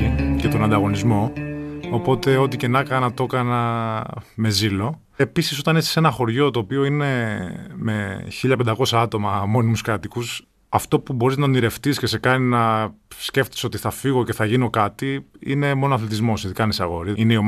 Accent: Thebes, Central Greece, Greece; now in Athens, Greece; όταν έφυγα από τη Θήβα και κατέβηκα στην Αθήνα μόνος.

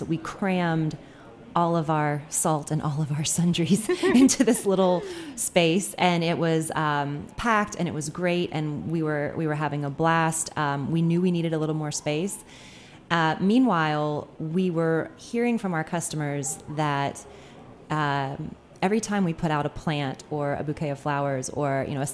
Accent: Durham, North Carolina, United States; My hometown in Durham, North Carolina.

